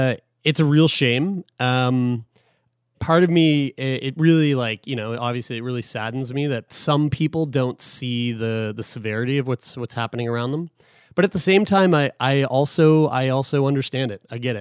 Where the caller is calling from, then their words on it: Halifax, Nova Scotia, Canada; I am in my home in Halifax, Nova Scotia.